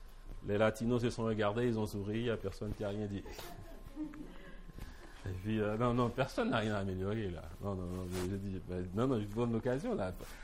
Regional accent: Haiti; j'ai dit, en tant que Haïtien, je peux parler.

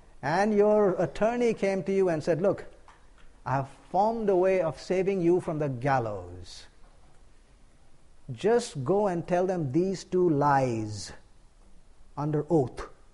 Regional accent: India; I come from the East, India. We have a tradition there.

